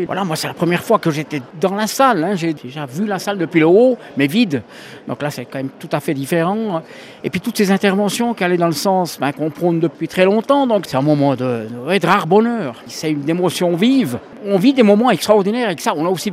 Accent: Switzerland; on est Suisse, enfin moi je suis aussi Suisse

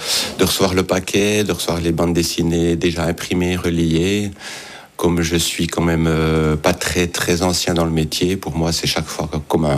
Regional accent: Jura, Switzerland; Mais non, je viens du canton du Jura.

